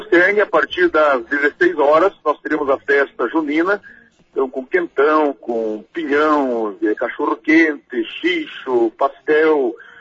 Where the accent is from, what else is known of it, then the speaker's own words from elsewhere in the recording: Rio Azul, Paraná, Brazil; E Rio Azul, que é a minha terra natal